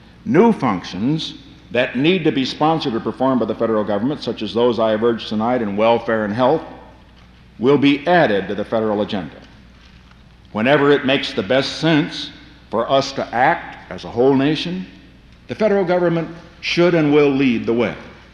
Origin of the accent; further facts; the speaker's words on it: Whittier, California, United States; I discovered the other day that my hometown of Whittier, California, which has a population of 67,000, has a larger budget for 1971 than the entire federal budget was in 1791.